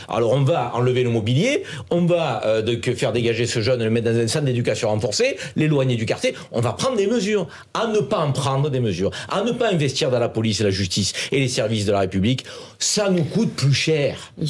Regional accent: Avignon, Provence-Alpes-Côte d'Azur, France; moi je suis vauclusien, je suis né à Avignon.

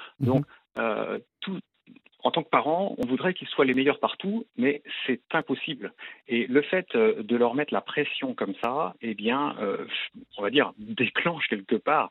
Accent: Vannes, Brittany, France; Alors, je suis de Vannes, hein, dans le Morbihan également

